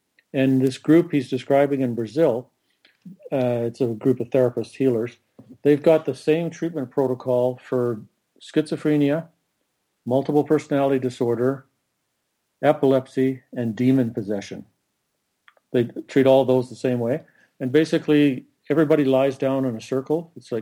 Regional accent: Canada; also born or lived in Sicily / England; I was born in Canada, grew up in Canada. I lived for briefly in Sicily, and then about 4 years in England, then back to Canada

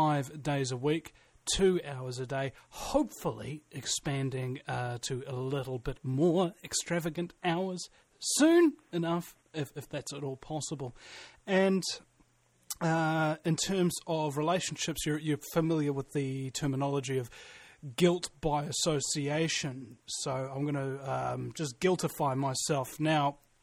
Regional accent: New Zealand; I'm not an American. I'm a New Zealander.

